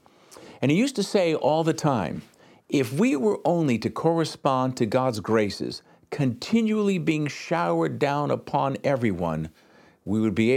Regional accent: Ireland; Being Irish, I've always loved that name, Barney.

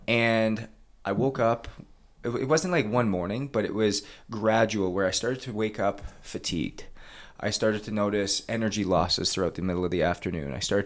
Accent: Canada; moved away as an adult; now in United States; being born and raised in Canada, you have to realize that hockey is like a rite of passage.

